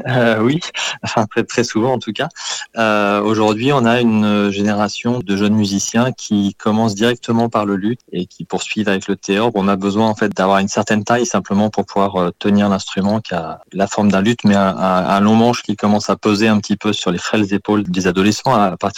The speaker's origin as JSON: {"language": "French", "town": "Dieppe", "region": "Normandy", "country": "France", "tie": "born or raised there", "said": "j'ai découvert la musique ancienne dans ma ville natale, puisque je suis originaire de Dieppe"}